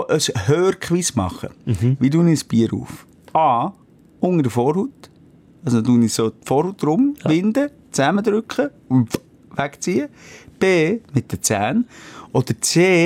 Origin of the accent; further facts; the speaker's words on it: Switzerland; wir sind Schweizer